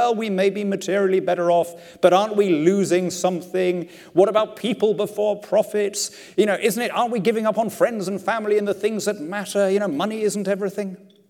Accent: Lima, Peru; I grew up in Lima, in South America. And Lima, when I was a kid, was ringed by shantytowns, by slums. Barriadas, they were called, Las Barriadas de Lima.

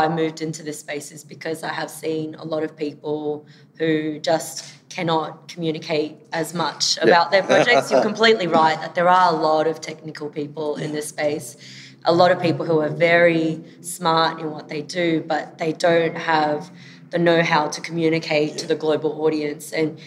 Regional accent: Sydney, New South Wales, Australia; I'm from Sydney, but in Melbourne today.

